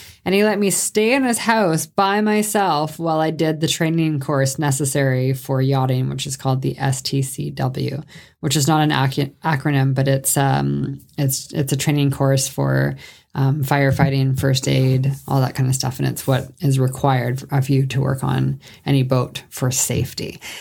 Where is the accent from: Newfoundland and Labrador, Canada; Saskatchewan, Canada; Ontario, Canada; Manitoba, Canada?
Ontario, Canada; Sault Ste. Marie; because I'm from Sault Ste. Marie, Ontario.